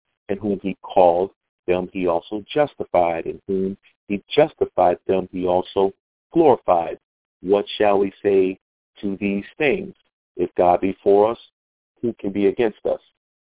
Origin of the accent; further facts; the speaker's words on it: Detroit, Michigan, United States; Myself, I'm also from the Detroit area.